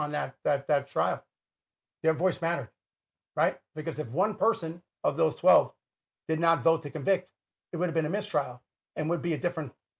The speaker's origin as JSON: {"language": "English", "country": "United States", "said": "me talking to you is therapeutic for me as an American, watching all the nonsense that's going on."}